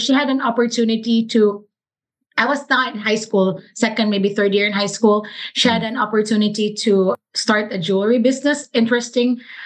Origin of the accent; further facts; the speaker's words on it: Cebu City, Central Visayas, Philippines; Okay, so I'm Provinciana at heart. Like, I really just was born and raised in Cebu City.